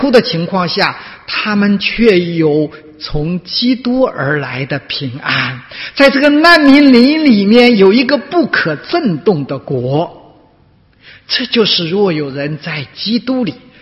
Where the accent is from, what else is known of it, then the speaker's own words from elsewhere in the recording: China; born there; 他呢也像我们很多出生在大陆的人一样